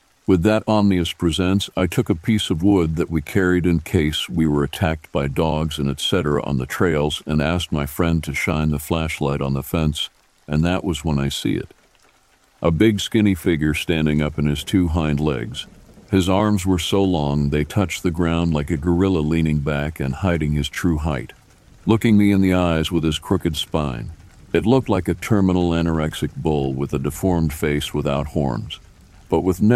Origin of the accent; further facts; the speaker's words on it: Brazil; I'm from Brazil, and I've seen a lot of things in this short 21 years of my life.